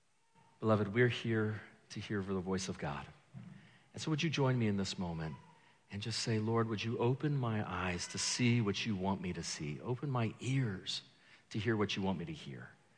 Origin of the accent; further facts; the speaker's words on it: Equatorial Guinea; Growing up in Equatorial Guinea in the 80s and 90s